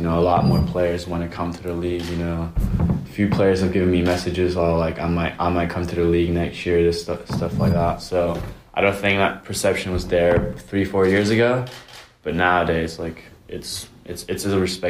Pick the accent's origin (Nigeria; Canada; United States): United States; I'm American, you know. It's good to be home, living in America.